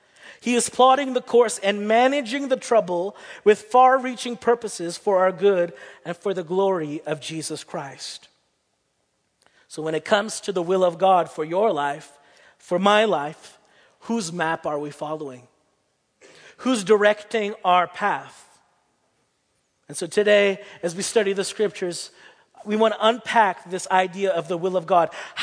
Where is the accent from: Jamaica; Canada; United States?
Canada; Brampton, Ontario; now in Kitchener-Waterloo, Canada; I hail from the Brampton, Mississauga area